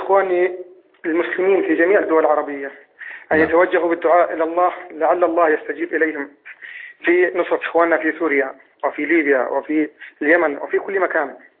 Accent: Jordan; حتى أنه الأعمى في بلادنا في الأردن أصبح ينظر أكثر منه

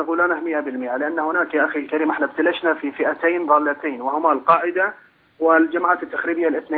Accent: Bahrain; أنا من البحرين

